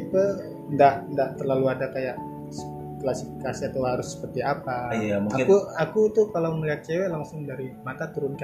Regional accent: Zimbabwe; moved away as an adult; now in Kenya; Dulu kan saya memang dari kecil di Zimbabwe kan. Sampai besar, merantau lah ke Kenya.

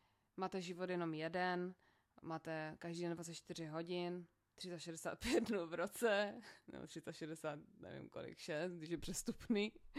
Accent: Ostrava, Moravian-Silesian Region, Czechia; ty mluvíš ostravsky, nebo ty jsi zmatená, já jsem z Ostravy, já jsem zmatená

